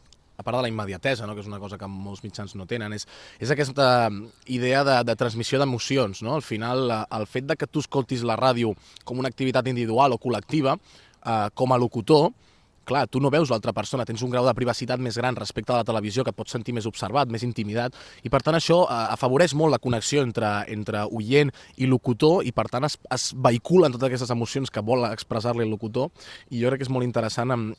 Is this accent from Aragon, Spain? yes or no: yes; Aragon, Spain; now in Barcelona, Spain; el meu poble és a Osca, està molt lluny, i vaig tornar aquí a Barcelona i vaig dir, ostres, necessito fer ràdio